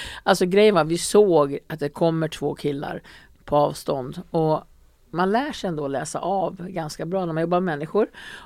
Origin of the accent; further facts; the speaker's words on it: Färila, Gävleborg County, Sweden; also born or lived in Stockholm; jag är född i Stockholm, men jag växte upp i en liten by som heter Färila. Min mamma och pappa skilde sig när jag var 9 år, så då flyttade vi dit.